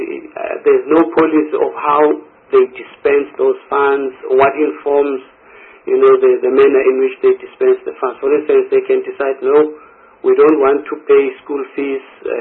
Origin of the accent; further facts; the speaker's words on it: KwaZulu-Natal, South Africa; I come from KwaZulu-Natal, in the Zululand area